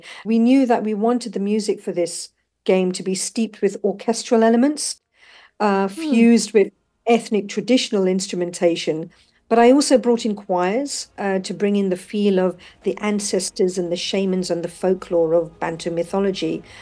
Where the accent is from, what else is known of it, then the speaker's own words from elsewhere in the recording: London, United Kingdom; also born or lived in East Africa / South Africa; My parents were brought up in East Africa and South Africa, so I spent considerable time there, even though I was born and brought up in London, UK.